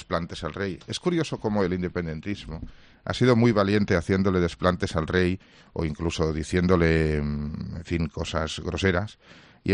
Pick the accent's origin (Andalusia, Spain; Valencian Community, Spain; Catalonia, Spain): Catalonia, Spain; Barcelona; No como representante de nada, sino simplemente como barcelonés espero que no revalide.